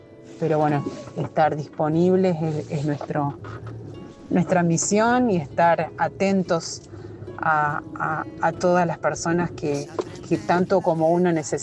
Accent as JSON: {"language": "Spanish", "town": "Paraná", "region": "Entre Ríos", "country": "Argentina", "said": "soy de Paraná."}